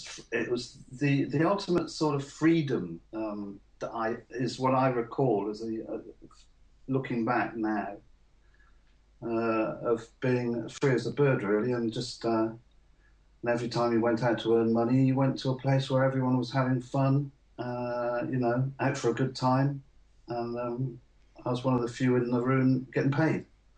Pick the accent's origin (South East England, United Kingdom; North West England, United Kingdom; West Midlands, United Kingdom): South East England, United Kingdom; Oxford; moving from my hometown in Oxford at the end of my final school year